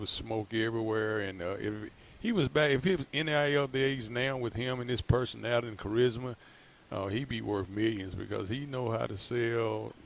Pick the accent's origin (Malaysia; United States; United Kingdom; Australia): United States; Nashville, Tennessee; Well, I grew up in the Edgehill community in Benton Avenue. I grew up across the street from the Moore family, which was probably the most prominent athletic family in the history of Nashville.